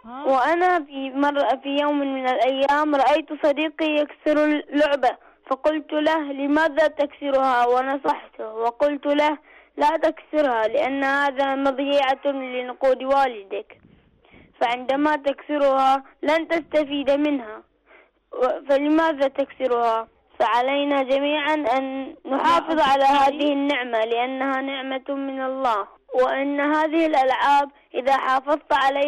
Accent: Bahrain; من البحرين.

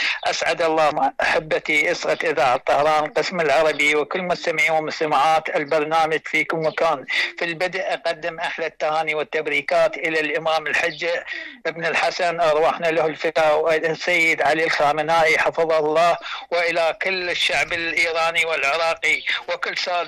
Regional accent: Kut, Wasit, Iraq; من العراق، الكوت، مدينة الكوت.

